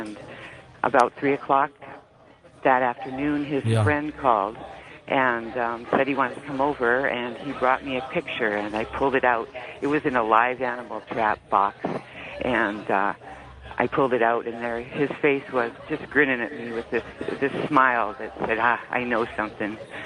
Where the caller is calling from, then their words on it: British Columbia, Canada; Hello, I'm calling from beautiful British Columbia.